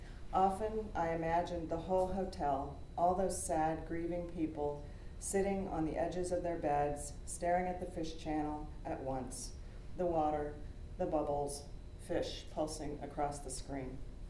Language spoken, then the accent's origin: English; Illinois, United States; I grew up in Southern Illinois and there was a little tiny hospital in our town. The town was maybe 25,000 people.